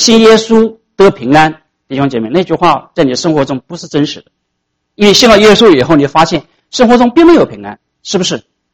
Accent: China; now in United States; 我说我从中国过来的，中国人口很多。

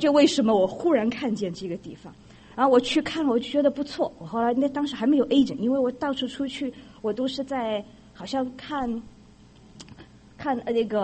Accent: Shanghai, China; 因为我过去在上海长大，我们家有好大的3个很漂亮的阳台，

